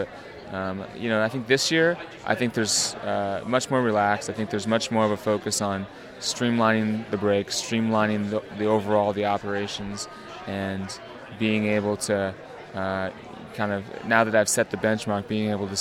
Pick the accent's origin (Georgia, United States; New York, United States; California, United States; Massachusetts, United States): California, United States; San Francisco; I'm from San Francisco, California.